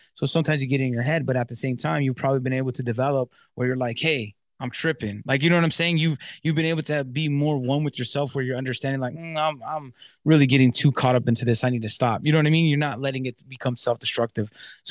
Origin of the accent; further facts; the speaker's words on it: California, United States; Yeah, I'm from the Inland Empire. So like, it was like a desert, you know what I mean? It was like hot all the time.